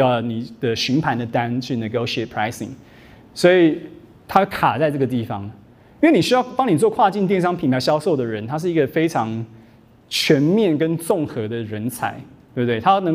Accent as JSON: {"language": "Chinese", "country": "Taiwan", "said": "那好处就是你们是台湾人，我也是台湾人"}